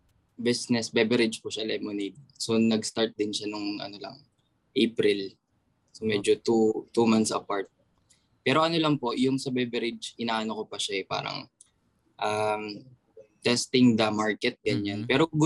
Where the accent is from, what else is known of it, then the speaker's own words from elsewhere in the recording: Taguig, Metro Manila, Philippines; Taga-Tagig ako